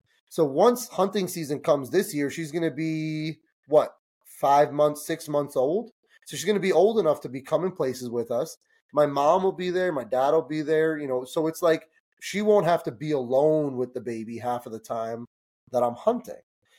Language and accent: English; New Jersey, United States; we grew up in New Jersey. And where we grew up in Jersey, I don't know if you're familiar with like the East Coast, New York area at all.